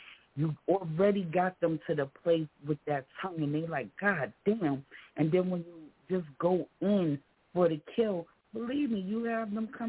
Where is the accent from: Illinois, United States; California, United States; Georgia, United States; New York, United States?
New York, United States; New York City; Like I said, I'm from New York City, you feel what I'm saying? And we a big state.